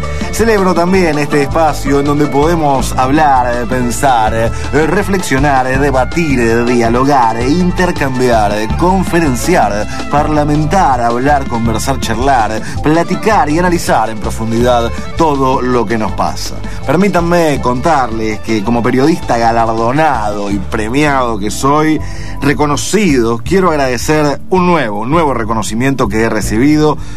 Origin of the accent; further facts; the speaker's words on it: Uruguay; ustedes como argentinos y yo como uruguayo.